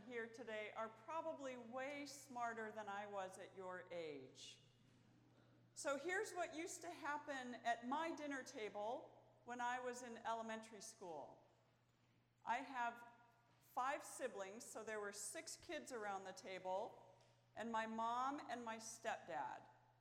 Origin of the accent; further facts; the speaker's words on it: Michigan, United States; Now, you should also know that I was living in Michigan at that time. I grew up in Michigan.